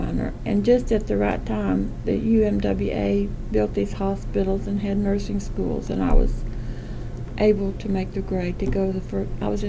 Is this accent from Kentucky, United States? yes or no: yes; Evarts, Kentucky, United States; I was born and brought up in Harlan County, Kentucky, Everts to be precise.